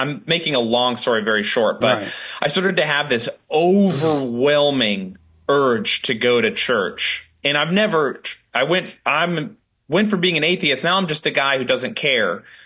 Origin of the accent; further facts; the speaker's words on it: Utah, United States; I'm from Utah, which is a very religious place.